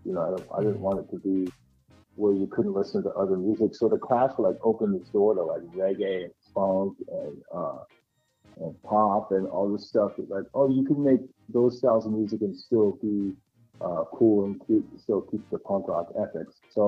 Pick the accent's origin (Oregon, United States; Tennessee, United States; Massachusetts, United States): Massachusetts, United States; Taunton; born there; also born or lived in Newport, Rhode Island; We were born in Taunton, Massachusetts.